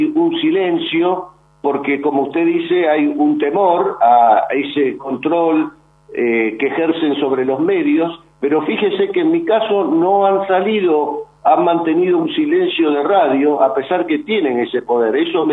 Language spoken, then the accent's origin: Spanish; Argentina; soy un argentino que va a defender la verdad y la Constitución Nacional